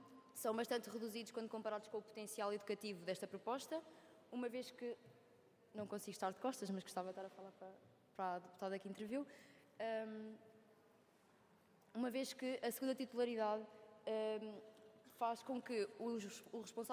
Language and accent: Portuguese; Viseu, Portugal; sou de Viseu.